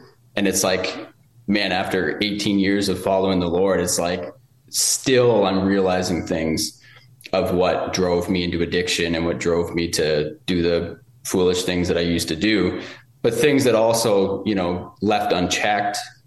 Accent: Saint John, New Brunswick, Canada; born and bred in New Brunswick.

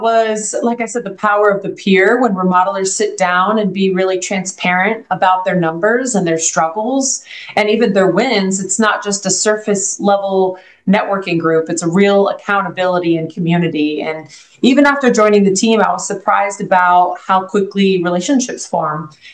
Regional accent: Dallas, Texas, United States; So, I grew up in North Dallas.

